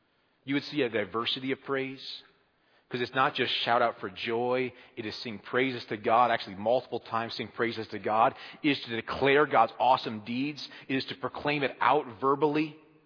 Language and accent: English; Midwest, United States; I'm a Midwesterner, not a Wisconsiner by heart, but I'm a Midwesterner by heart.